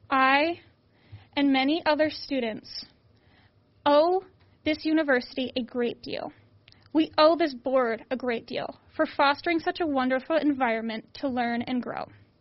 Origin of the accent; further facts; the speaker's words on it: North Carolina, United States; I came all the way from North Carolina to take advantage of the school's opportunities, leaving my warm weather and family behind.